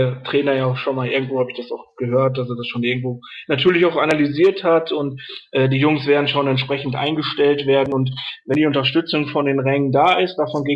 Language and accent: German; North Rhine-Westphalia, Germany; born or raised there; also born or lived in Ruhr area